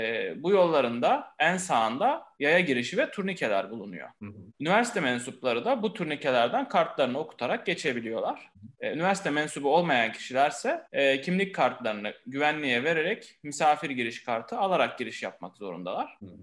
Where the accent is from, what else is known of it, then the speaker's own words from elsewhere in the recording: Kırıkkale, Turkey; now in Istanbul, Turkey; Ben de Kırıkkaleliyim normalde ama hep okulun çevresinde yaşıyordum.